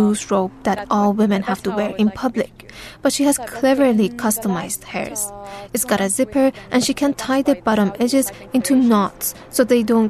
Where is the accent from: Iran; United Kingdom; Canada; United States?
Iran; I grew up in Iran, where even today, women rarely ride a bike in public.